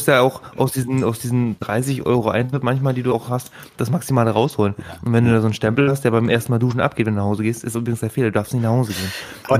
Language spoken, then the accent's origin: German; Berlin, Germany; Das war für mich als Berliner, hat sich das sehr, sehr bedrohlich angefühlt